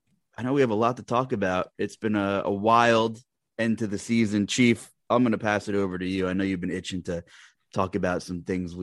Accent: Lehighton, Pennsylvania, United States; now in Berks County, United States; And I grew up in Lehighton, which is also the middle of nowhere. I live in Berks County, PA right now.

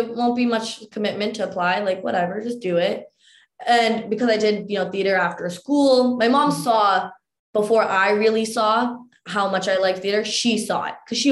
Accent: Mississauga, Ontario, Canada; Yeah, I'm still here in Mississauga right now. Awesome. Yeah, growing up in Mississauga for me and like my brother, he's only 2 years older than me, with my mom and my dad, all four of us living under the same roof.

